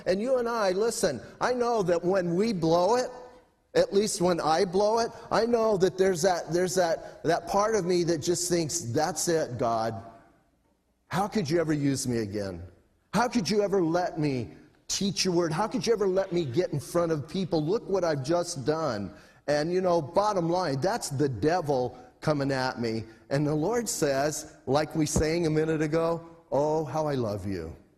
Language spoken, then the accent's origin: English; Bisbee, Arizona, United States; And yeah, I'm from Bisbee